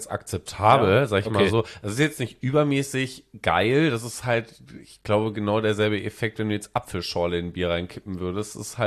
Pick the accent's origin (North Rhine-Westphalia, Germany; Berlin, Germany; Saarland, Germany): North Rhine-Westphalia, Germany; Bei uns in Ostwestfalen, da wo ich ja wegkomme, da ist ein Radler mit Fanta.